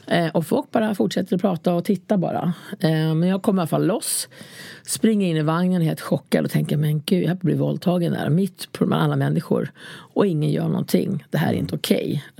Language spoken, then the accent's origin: Swedish; Gävleborg County, Sweden; now in Stockholm, Sweden; jag kommer från Hudiksvall och Ljusdal och så här, jag har bott lite överallt där. Och så kom jag till Stockholm.